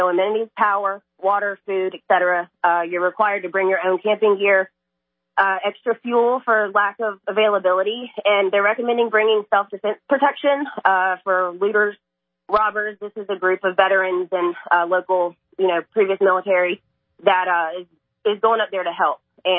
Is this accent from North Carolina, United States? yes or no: yes; North Carolina, United States; I grew up in North Carolina. These are good people.